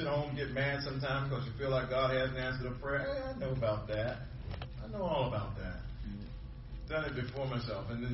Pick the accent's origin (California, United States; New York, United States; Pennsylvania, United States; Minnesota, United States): Pennsylvania, United States; Philadelphia; because I grew up in West Philly, and that sure isn't bird the suburbs.